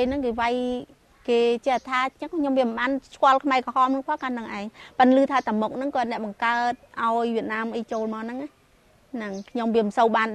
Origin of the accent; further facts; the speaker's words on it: Samrong, Takeo, Cambodia; ចាខ្ញុំនៅដេញភូមិសំរងហ្នឹងហ្មងនៅឃុំតាពាំងធំខាងជើងហ្នឹងហ្មង